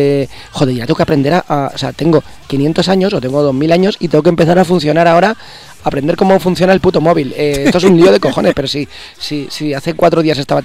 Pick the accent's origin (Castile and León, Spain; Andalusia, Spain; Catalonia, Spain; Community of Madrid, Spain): Castile and León, Spain; Pecharromán; ningún mortal está en mi pueblo, en Pecharromán, en Segovia?